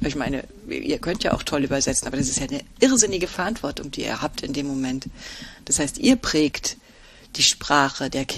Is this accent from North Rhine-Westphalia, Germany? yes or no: yes; North Rhine-Westphalia, Germany; ich komme aus dem Ruhrgebiet